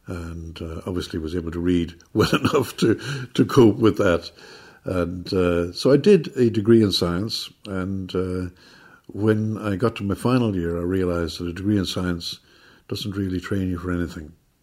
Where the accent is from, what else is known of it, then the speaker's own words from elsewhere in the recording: Sligo, Connacht, Ireland; born there; moved away as an adult; now in Dublin, Ireland; I was born in Sligo and I'm of a family of five girls and two boys. Left Sligo to come to Dublin, to go to University College Dublin.